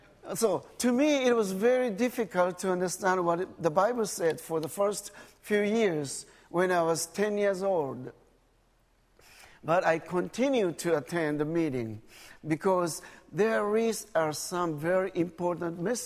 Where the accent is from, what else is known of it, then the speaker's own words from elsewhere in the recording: Japan; English is a second language; born and raised in a Buddhist family, there were no Christians, no churches, no single witness in my hometown. We had about 30,000 people living in the central part of Japan.